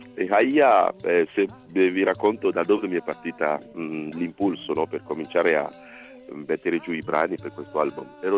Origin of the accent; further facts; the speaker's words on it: Togo; il Togo, che è il mio paese di origine, per darvi un'idea, siamo 44 etnie, parliamo 33 lingue